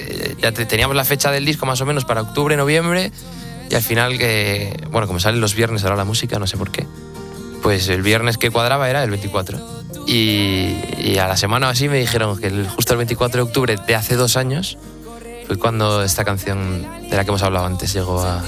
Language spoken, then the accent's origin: Spanish; Galicia, Spain; now in Madrid, Spain; me volví a mi casa, porque ya ahora estoy en Madrid, pero no, soy de Galicia. Y me volví allí pues con mi gente de siempre